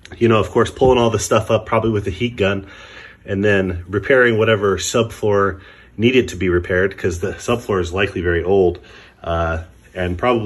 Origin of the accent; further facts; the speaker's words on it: Idaho, United States; I'm from Idaho.